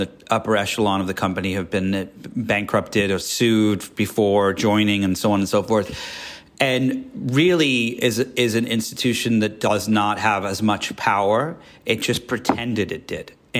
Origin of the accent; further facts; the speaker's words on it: England, United Kingdom; growing up in England